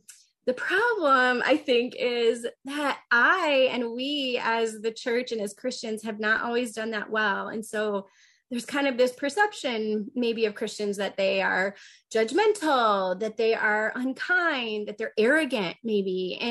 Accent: Indiana, United States; I grew up in Northern Indiana, so I'm a huge Notre Dame fan.

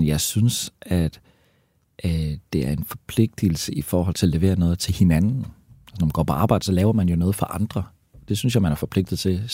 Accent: Aarhus, Central Denmark Region, Denmark; Og det er i hvert fald ikke noget, jeg er vokset op med i Aarhus, det er helt sikkert.

